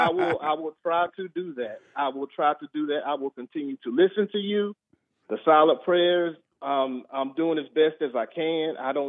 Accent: Birmingham, Alabama, United States; because I was raised in Birmingham, Alabama.

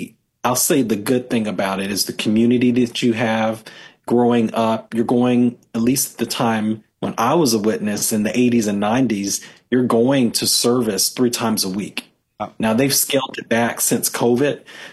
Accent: Alabama, United States; as a kid growing up in Alabama.

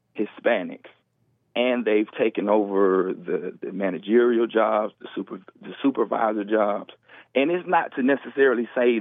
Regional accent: the South, United States; now in California, United States; Like I said, I'm from the South. Blacks are not a super minority out here.

